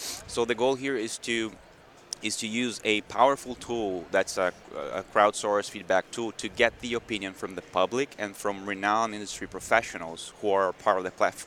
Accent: Brazil; I'm from Brazil and I'm here working with this guy.

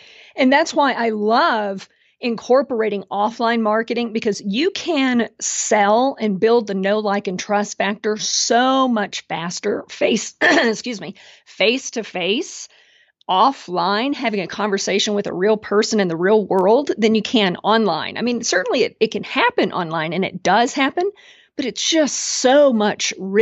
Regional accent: Texas, United States; I'm from Texas, so I say niche instead of niche

